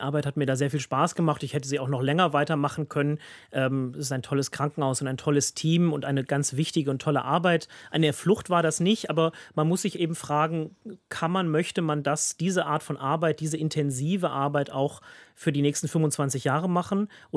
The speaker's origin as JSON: {"language": "German", "country": "Germany", "said": "als Deutscher hat man genügend Bezugspunkte, um Interesse und auch Neugier auf das Land Israel zu haben."}